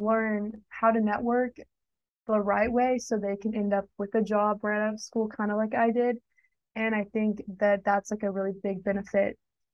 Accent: Dallas, Texas, United States; or I'm from Dallas. I'm a big Dallas Mavericks fan

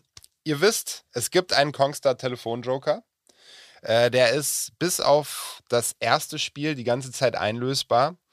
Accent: Bonn, North Rhine-Westphalia, Germany; ich komme ja ursprünglich auch aus Bonn.

